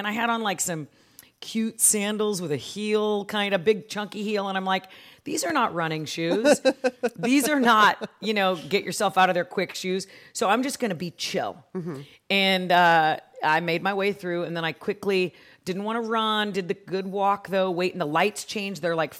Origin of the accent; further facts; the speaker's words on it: Oakland, California, United States; One thing that I will point out is I'm from Oakland, okay? I'm used to urban environments.